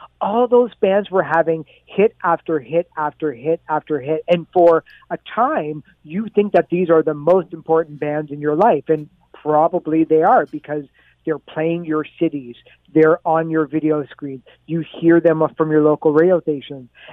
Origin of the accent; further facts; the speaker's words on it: Canada; let's just step outside of myself as a Canadian music fan.